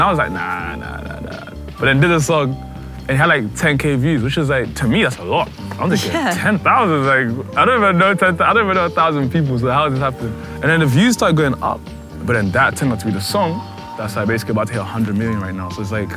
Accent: Leicester, East Midlands, United Kingdom; now in London, United Kingdom; It was fun. I mean, I'm saying was, like, it's past tense. I still go back.

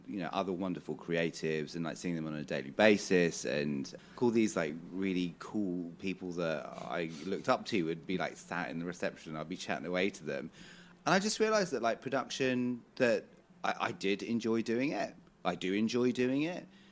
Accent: United Kingdom; So I always represented myself as a British man who is of mixed heritage.

